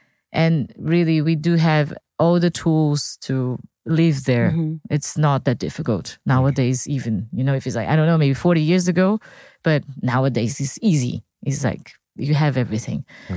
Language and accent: English; United States; being an American, being a Burning Man, it's very fun to see those people who are legends.